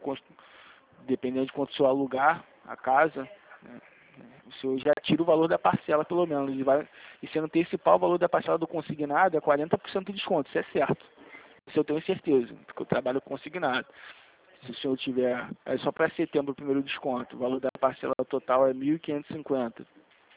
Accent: Rio de Janeiro, Brazil; sou do Rio de Janeiro.

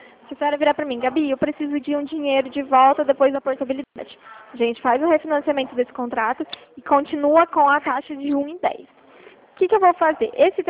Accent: Bebedouro, São Paulo, Brazil; sou de Bebedouro.

